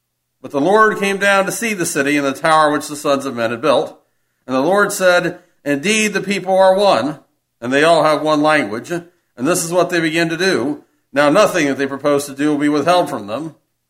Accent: Appalachia, United States; I'm from Appalachia originally, I know that at least one of us here also is.

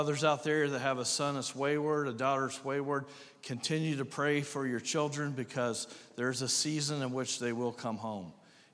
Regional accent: Indiana, United States; And so I'm from Indiana.

